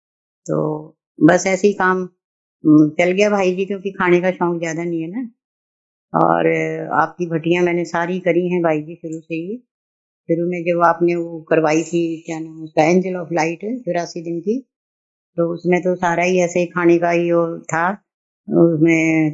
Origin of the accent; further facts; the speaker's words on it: Haryana, India; मैं हरियाणा से हूँ, शरीर की उम्र 72 साल, अलौकिक उम्र 16 साल